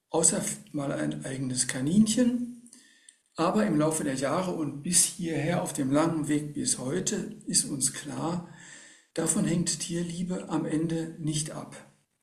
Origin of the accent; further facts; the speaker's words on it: North Rhine-Westphalia, Germany; Denn ich bin auf dem Dorf aufgewachsen, in einem kleinen Dörfchen im Sauerland, unweit von Warstein.